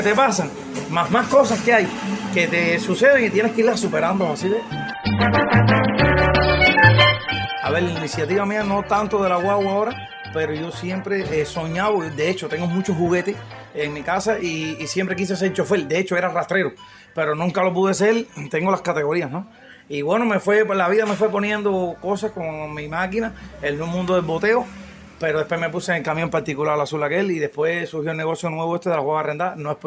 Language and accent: Spanish; Cuba; he tenido que ponerme en cuatro patas como buen cubano